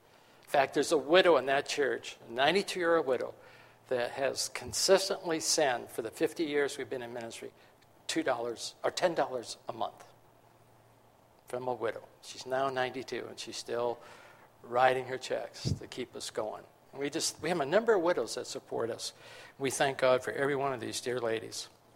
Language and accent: English; Los Angeles, California, United States; And I grew up in Los Angeles. I was a city guy.